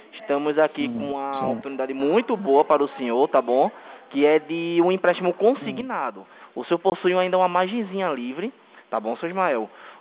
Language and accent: Portuguese; Recife, Pernambuco, Brazil; Eu sou de Recife, né?